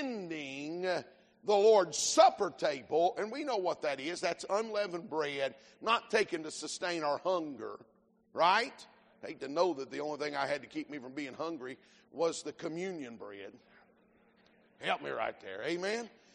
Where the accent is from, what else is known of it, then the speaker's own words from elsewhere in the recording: the South, United States; See, I come from the South, and way South.